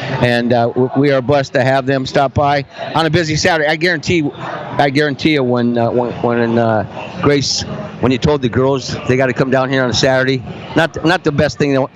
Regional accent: Midwest, United States; I'm from the Midwest. I used to go to Iowa State and Nebraska games because I knew those coaches.

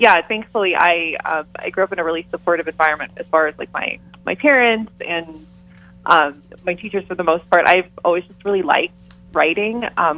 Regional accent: United States; So I'm Filipino-American. My mom was an immigrant from the Philippines

